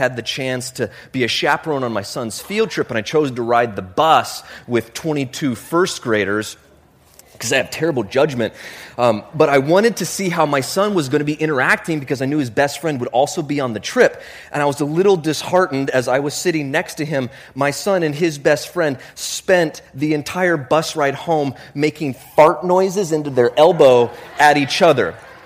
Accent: Homer, Alaska, United States; Because in my hometown, when the police pull kids over for minor possession, minor in consumption, do you know what they do? They print their names in the weekly newspaper. In the back of the Homer News

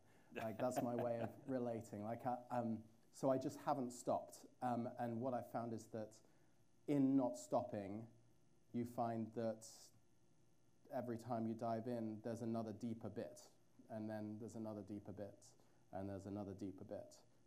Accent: England, United Kingdom; I grew up in England

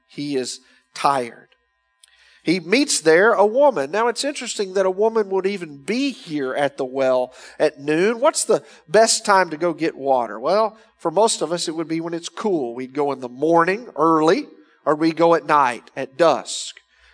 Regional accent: Louisiana, United States; I grew up in Louisiana. Relative humidity is always 93%

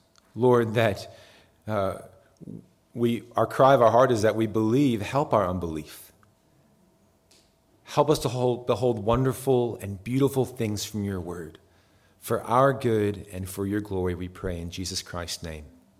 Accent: Raleigh, North Carolina, United States; A little bit about me, I grew up in the Raleigh area, and friends started taking me to church when I was 15 or 14.

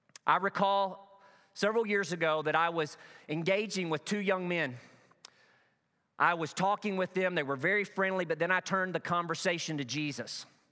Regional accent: Truman, Arkansas, United States; Every season back in my hometown in Truman, Arkansas, if you wanted to play football for the Truman Wildcats, you had to go through what we call two-a-day practices.

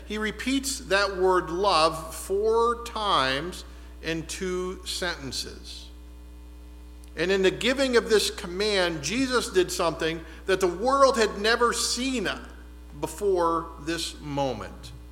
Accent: Erie, Pennsylvania, United States; Growing up in Erie, and I was in the band, and so, you know, every time we had a parade, we always had the Shriners.

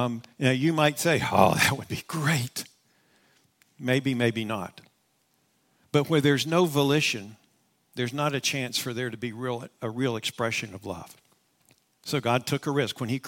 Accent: West Virginia, United States; And again, I'm from West Virginia, so I'll tell you simply how I understand it. Growing up, our family had dogs.

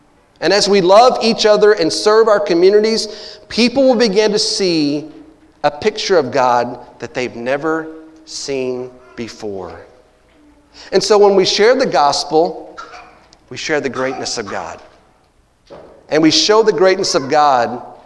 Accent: Texas, United States; You know, I'm from Texas and here I am in Colorado

